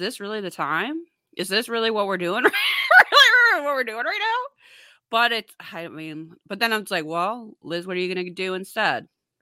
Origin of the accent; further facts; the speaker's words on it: United States; I apologize for I don't know, being American.